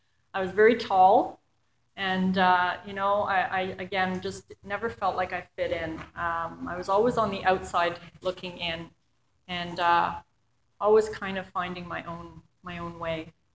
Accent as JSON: {"language": "English", "town": "Montreal", "region": "Quebec", "country": "Canada", "tie": "born or raised there", "said": "I grew up in Montreal. In December 1964 I was born. So if you want to do the math, I just turned 50."}